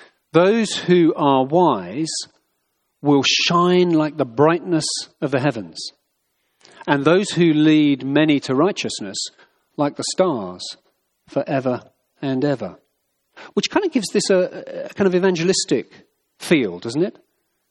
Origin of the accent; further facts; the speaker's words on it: United Kingdom; I'm a Brit, so I don't know how some of these things work out over here, but back in Cambridge over the years